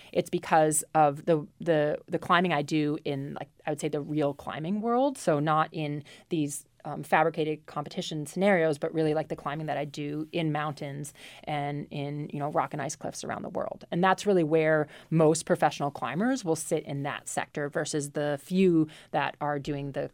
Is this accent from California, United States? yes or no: no; Minnesota, United States; And when I grew up in Minnesota, there were no gyms like that.